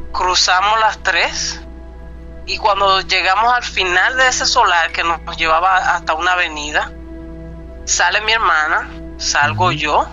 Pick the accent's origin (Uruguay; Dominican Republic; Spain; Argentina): Dominican Republic; now in Canada; yo, perdón, originalmente soy de la República Dominicana.